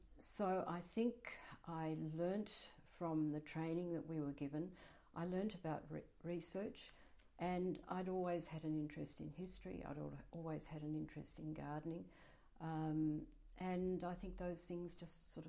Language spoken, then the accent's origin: English; Hobart, Tasmania, Australia; also born or lived in Sydney; I was born in Hobart. I lived some of my early life in Sydney and then came back to Hobart, went to school, collegiate school, and I lived with my grandparents up at Ferntree.